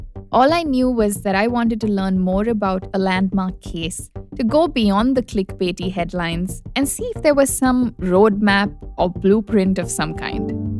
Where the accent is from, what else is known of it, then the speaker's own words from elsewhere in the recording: Sri Lanka; I grew up in Sri Lanka, a country which was plagued by ethnic conflict.